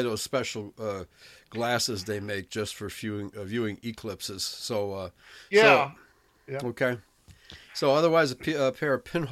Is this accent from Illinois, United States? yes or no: yes; Illinois, United States; it's going to cross the southern tip of my home state, Illinois, near Carbondale